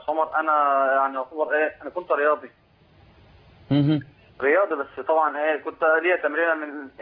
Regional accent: Matariya, Dakahlia, Egypt; انا من الدهليه ان شاء الله

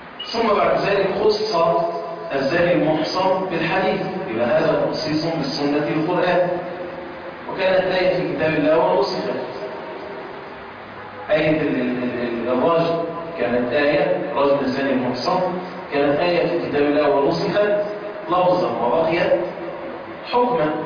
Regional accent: Egypt; الطفل عندنا في مصر الآن يبقى عنده 17 سنة ونص

